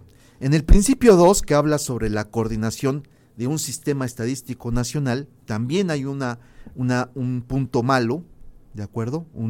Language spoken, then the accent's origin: Spanish; Mexico; Y en mi país, por cierto, sí, debo de decir que sí. En México esto no se respeta